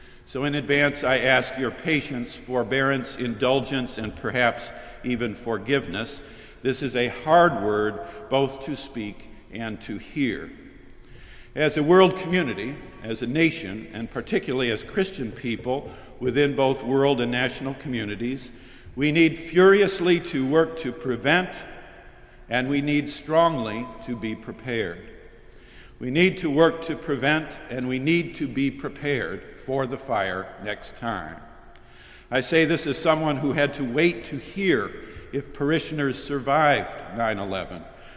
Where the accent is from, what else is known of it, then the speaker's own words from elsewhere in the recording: Syracuse, New York, United States; I soon learned that he was from my hometown, Syracuse